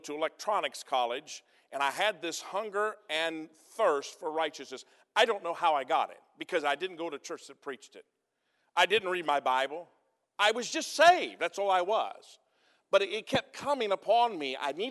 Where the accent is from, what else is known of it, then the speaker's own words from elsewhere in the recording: United States; because I'm an American and grew up in America.